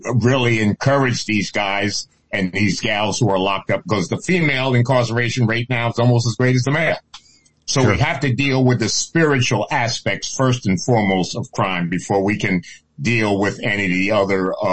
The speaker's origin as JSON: {"language": "English", "town": "Bronx", "region": "New York", "country": "United States", "tie": "born or raised there", "also_born_or_lived": "New Jersey", "said": "I was born in New Jersey and grew up in the hood in the Bronx and Harlem."}